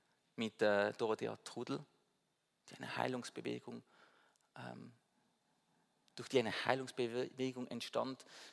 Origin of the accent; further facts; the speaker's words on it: Winterthur, Zurich, Switzerland; Wir Winterthurer, wir wollen nicht als Zürcher bezeichnet werden. Wir sind Winterthurer.